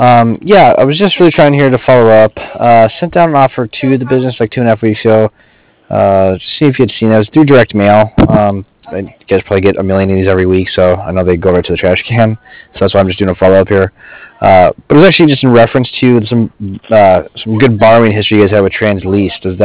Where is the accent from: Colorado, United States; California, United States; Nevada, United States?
Colorado, United States; Oh, you're in Colorado. Okay. I grew up in Colorado.